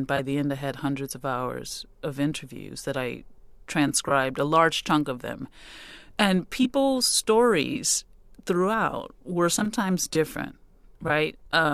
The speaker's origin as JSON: {"language": "English", "town": "New Orleans", "region": "Louisiana", "country": "United States", "tie": "born there", "said": "But I was born, you know, in Methodist Hospital on Reed Road in New Orleans East"}